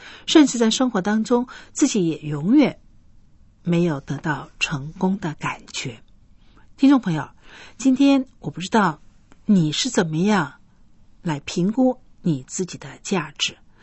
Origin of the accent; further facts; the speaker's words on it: China; 我觉得我们中国人是比较保守一点